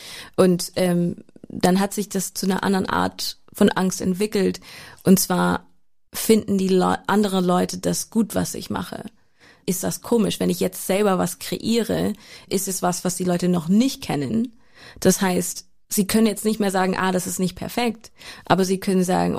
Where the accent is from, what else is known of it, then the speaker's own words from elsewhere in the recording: Oakville, Ontario, Canada; Oakville, Ontario, ja.